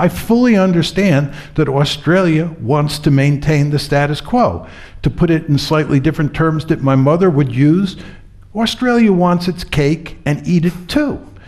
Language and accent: English; United States; You know, I'm an American.